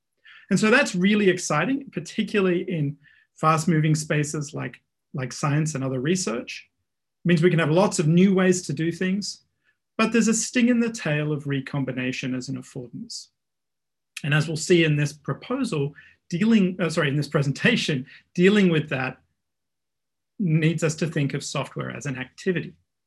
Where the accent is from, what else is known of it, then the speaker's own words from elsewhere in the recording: Australia; now in United States; I came from Australia to the US for a PhD, as many international students do.